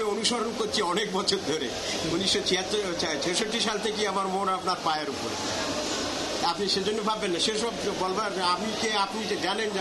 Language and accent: Bangla; Jessore, Khulna Division, Bangladesh; moved away; also born or lived in United Kingdom / France; আমরা যশোরের লোক কারণ আমাদের পিতা পিতামহরা সব যশোরের রাজা ছিল